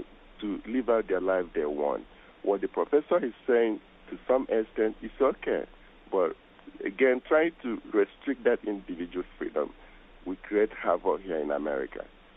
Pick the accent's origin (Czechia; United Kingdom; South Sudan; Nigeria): Nigeria; now in United States; I'm first immigrant, you know, to this country. You know, in my home country, you know, Nigeria